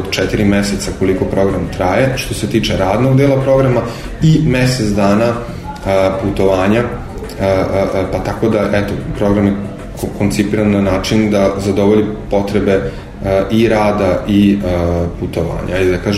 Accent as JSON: {"language": "Serbian", "country": "Serbia", "said": "Mladi kod nas u Srbiji, onako iskreno, posle više godina iskustva imam utisak"}